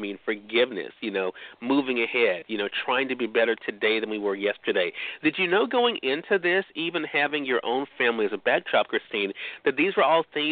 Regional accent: Mississippi, United States; Those joining us on the radio dial in my home state of Mississippi at WYAD 94.1 FM, we're glad you all could tune in today.

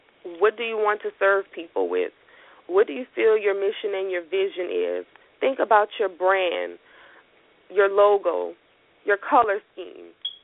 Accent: Louisiana, United States; I am originally from Louisiana, but I have lots of clients in Atlanta, New York, Texas, Florida, and California.

